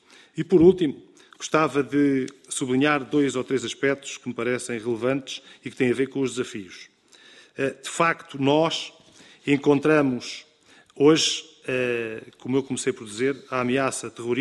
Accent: Portugal; nós temos que ser capazes, enquanto portugueses

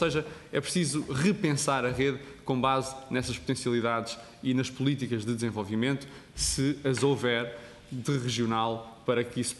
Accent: Coimbra, Portugal; porque sou de Coimbra

